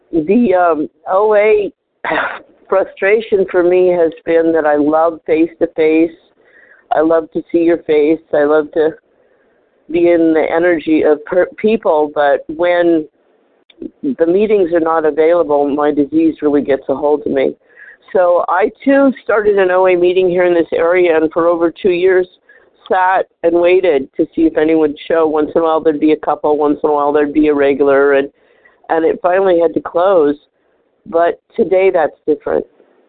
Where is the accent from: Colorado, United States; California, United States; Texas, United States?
California, United States; Hi, good morning. … I'm from California, and I am a member of Vision